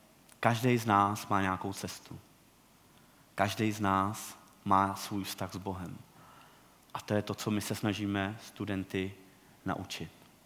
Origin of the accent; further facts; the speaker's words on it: Teplice, Ústí nad Labem Region, Czechia; Já pocházím z Teplic, kde jsem přes 20 let bral drogy.